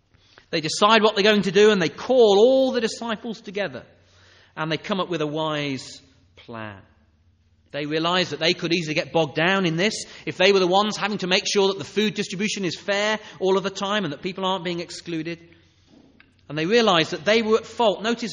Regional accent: England, United Kingdom; We make a big mistake if we think that all Christianity should just be as we English people do it.

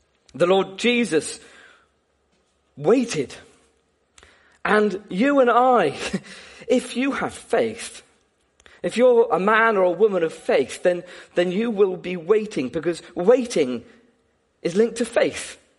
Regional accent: United Kingdom; And as British people, we know a lot about waiting, don't we? We're good at waiting. We wait on the bus stop and we wait at the junction. We certainly wait on Hamble Lane and we wait on the M27 for certain.

